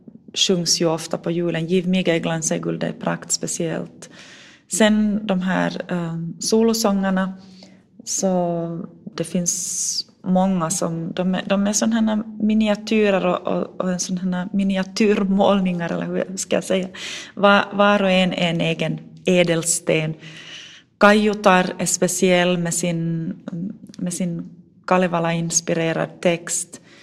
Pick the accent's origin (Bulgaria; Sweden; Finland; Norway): Finland; Vaasa, Ostrobothnia; jag får avsluta det här Sibeliusåret just i min hemstad Vasa, eller födelsestad.